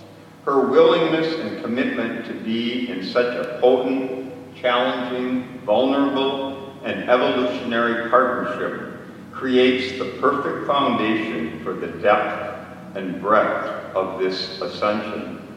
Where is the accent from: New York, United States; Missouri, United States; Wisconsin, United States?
Wisconsin, United States; Baraboo; I'm reminded of Karen and Pam were just in Baraboo, my hometown, and the next town to it was Sauk City